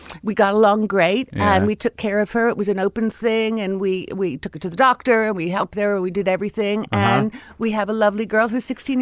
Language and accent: English; Miami, Florida, United States; I grew up in Miami, Florida.